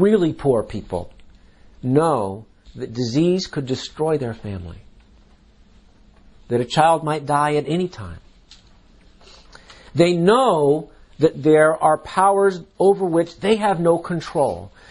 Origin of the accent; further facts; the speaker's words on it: United States; born there; most of what we have is the result of being born American.